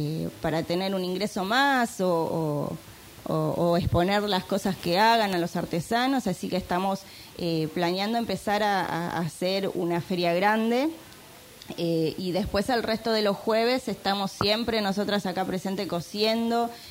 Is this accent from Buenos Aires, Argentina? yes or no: yes; Buenos Aires, Argentina; moved away; Yo tengo 2 hijos, mi marido, y bueno, vinimos acá a empezar de nuevo, venimos de Buenos Aires